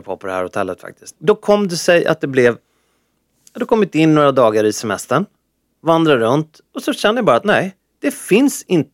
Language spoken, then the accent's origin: Swedish; Sweden; Nej, jag är inte från Norge, men jag är från Sverige. Men jag förstår ganska bra norska.